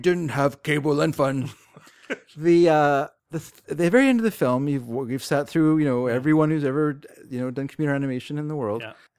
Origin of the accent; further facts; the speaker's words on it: Western Australia, Australia; I'm from Western Australia.